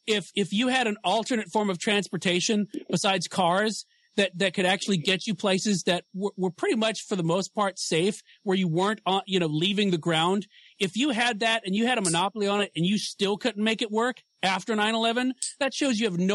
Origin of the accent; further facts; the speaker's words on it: Alabama, United States; Yeah, I hail originally from Alabama.